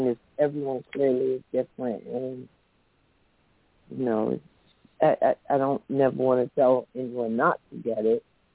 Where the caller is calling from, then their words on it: New Jersey, United States; I'm calling from Northern New Jersey. I'd rather not say the city.